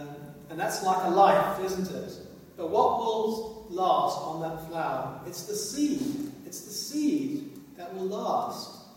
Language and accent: English; South Africa; me growing up in South Africa